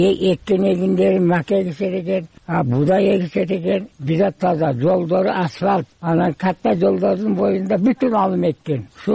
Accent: Osh, Osh Region, Kyrgyzstan; Мен Оштон болом.

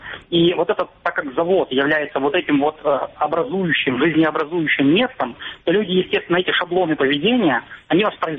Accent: Ukraine; Но я родился, вырос в Украине. Мое взросление пришлось на период, когда Украина стала независимым государством. Мой первый и единственный паспорт был гражданина Украины.

